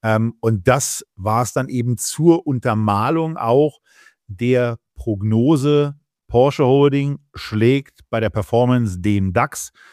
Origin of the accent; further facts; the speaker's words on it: Berlin, Germany; Und so sehr ich meine Heimatstadt liebe, es ist ja auch ganz gut, dass es nicht überall in Deutschland so aussieht wie in Berlin-Mitte